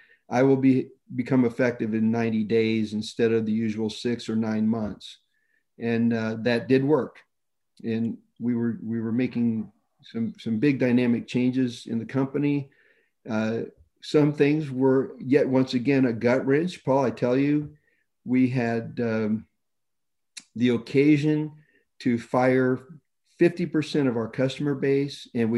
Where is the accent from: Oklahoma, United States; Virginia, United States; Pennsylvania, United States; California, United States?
California, United States; also born or lived in Boca Raton, United States; I lived the majority of my life in Southern California